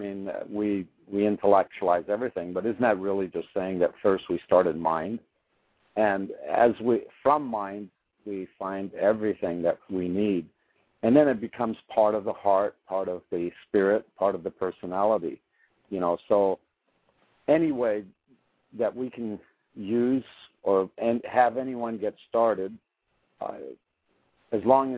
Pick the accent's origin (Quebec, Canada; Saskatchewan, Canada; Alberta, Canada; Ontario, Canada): Quebec, Canada; Of course, I miss the seasons. I was raised in Quebec.